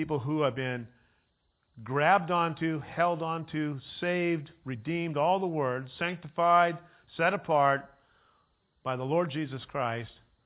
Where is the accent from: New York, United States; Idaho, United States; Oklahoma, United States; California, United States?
California, United States; Ukiah; I grew up in Ukiah in the city of 10,000 Buddhas.